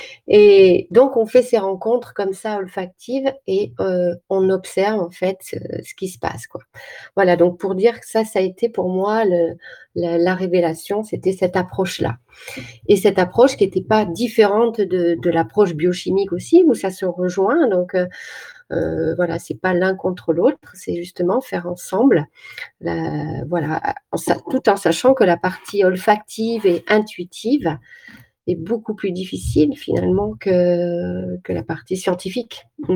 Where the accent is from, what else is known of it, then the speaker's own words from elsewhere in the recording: Nice, Provence-Alpes-Côte d'Azur, France; parce que je suis niçoise à la base.